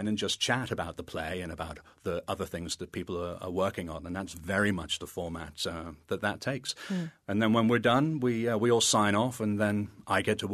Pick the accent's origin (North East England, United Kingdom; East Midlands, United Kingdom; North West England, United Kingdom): North West England, United Kingdom; Liverpool; also born or lived in Scotland; now in United States; I was born in Scotland and I grew up in Liverpool and have lived over here for quite a long time. My accent is really from nowhere.